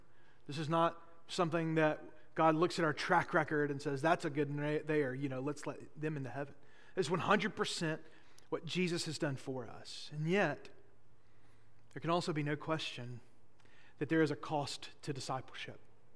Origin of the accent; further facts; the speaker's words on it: Boaz, Alabama, United States; my first year of college I spent at Snead State Community College, my hometown in Boaz.